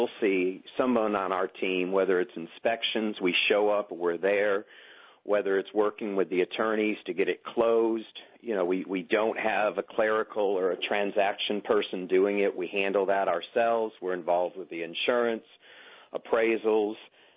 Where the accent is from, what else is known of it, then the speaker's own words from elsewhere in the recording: New England, United States; You know, I'm from New England, so I relocated here when I ran nursing homes for 20 years.